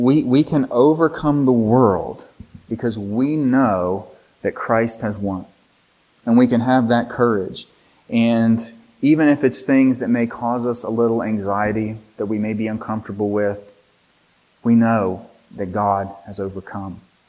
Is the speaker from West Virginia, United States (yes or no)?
yes; West Virginia, United States; I'm from West Virginia, and I'm a West Virginia Mountaineers fan